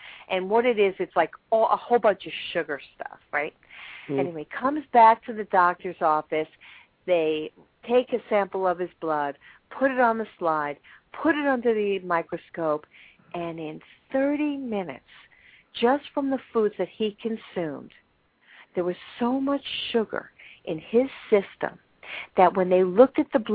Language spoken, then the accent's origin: English; New York, United States; I mean, you know, I'm a New Yorker.